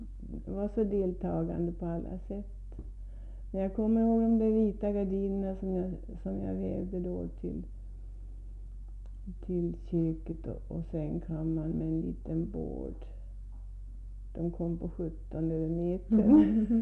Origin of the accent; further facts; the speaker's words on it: Hudiksvall, Gävleborg County, Sweden; Ja, jag kom ifrån Hudiksvall och han kom ifrån Moviken.